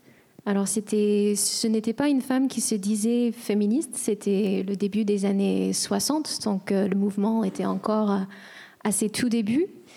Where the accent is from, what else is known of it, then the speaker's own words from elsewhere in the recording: United States; je viens des États-Unis, comme Rachel Carson.